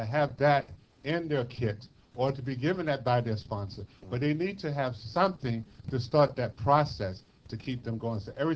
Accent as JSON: {"language": "English", "town": "Englewood", "region": "New Jersey", "country": "United States", "said": "I'm from Englewood, New Jersey."}